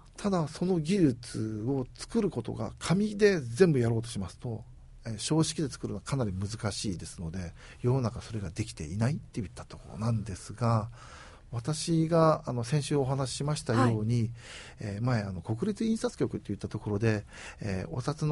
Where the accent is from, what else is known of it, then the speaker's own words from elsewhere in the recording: Shikokuchuo, Ehime, Japan; 私は地元の四国中央市の方、また愛媛県の方、または四国全体の企業さんにもお世話になってますんで